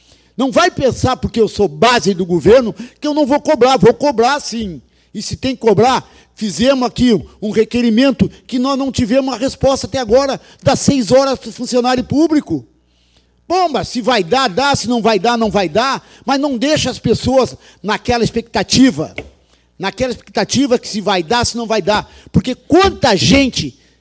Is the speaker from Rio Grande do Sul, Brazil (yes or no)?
yes; São José do Norte, Rio Grande do Sul, Brazil; Eu sou de São José do Norte, eu não sou de Porto Alegre.